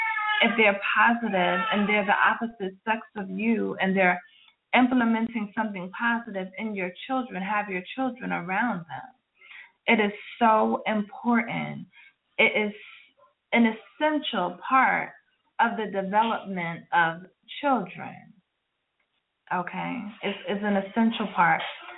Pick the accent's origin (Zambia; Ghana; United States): United States; New York; moved away; I'm from New York. That's, you know, New York is where I'm from.